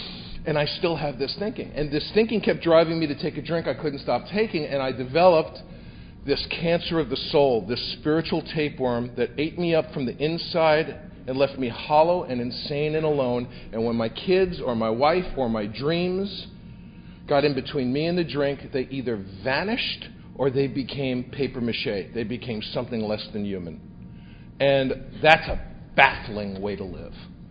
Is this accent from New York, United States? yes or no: yes; New York City, New York, United States; born or raised there